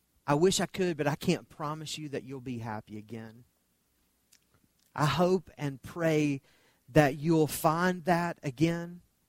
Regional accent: the South, United States; Now, I grew up in the South where when a woman is at the door, a man opens the door and lets her walk in first

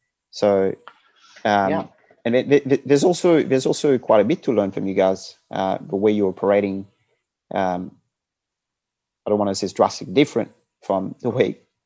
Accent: Mauritius; I'm a global citizen. I was born and raised in Mauritius, and I'm a Mauritian.

